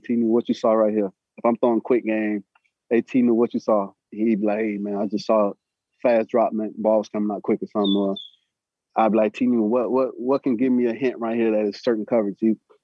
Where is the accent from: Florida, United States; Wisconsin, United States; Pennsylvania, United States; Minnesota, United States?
Florida, United States; I was always just like, man, I'm from South Florida.